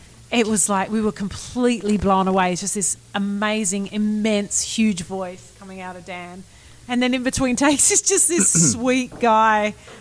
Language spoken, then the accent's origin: English; Melbourne, Victoria, Australia; moved away as an adult; Andrew and I are originally from Australia. We moved here out of school. We moved here to be part of the music industry.